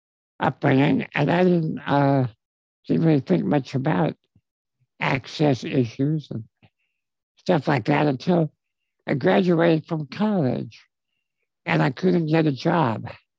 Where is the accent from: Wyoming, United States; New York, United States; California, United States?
New York, United States; I grew up in New York.